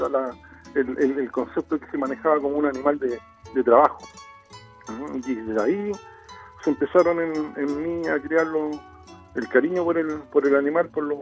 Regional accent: La Serena, Coquimbo, Chile; also born or lived in Valparaíso; mi padre serenense y mi madre coquimbana, ¿ya? Y yo por esa razón nací en Valparaíso, ya lo que terminaron sus estudios, volvieron a su ciudad de origen, acá a La Serena, ya, y aquí me crié o mal crié

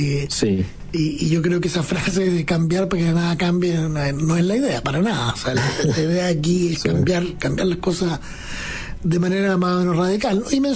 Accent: Chile; Mal que mal somos chilenos.

